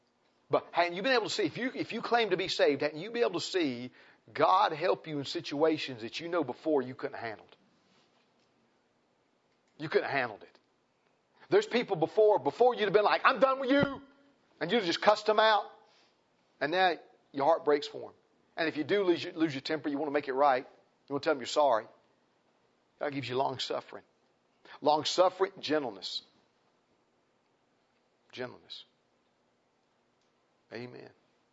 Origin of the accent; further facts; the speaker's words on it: North Carolina, United States; You know, I was raised up in Foothills, North Carolina.